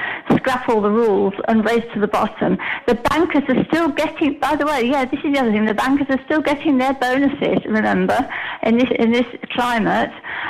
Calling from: Alicante, Valencian Community, Spain; Hi, Giles. It's … Alicante.

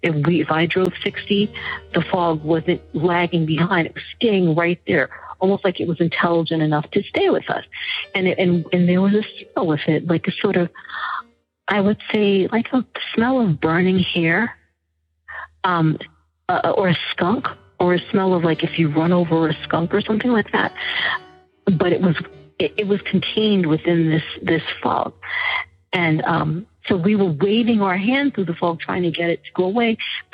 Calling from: North Carolina, United States; I'm calling from North Carolina

